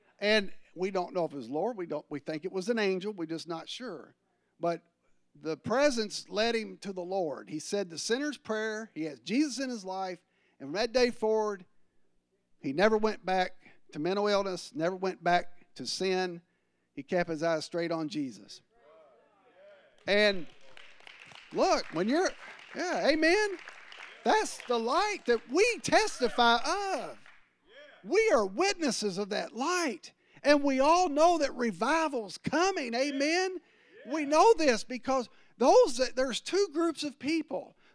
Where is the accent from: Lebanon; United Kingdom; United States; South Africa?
United Kingdom; England; See, we're from England. We're kind of blunt in our witness, but we have love.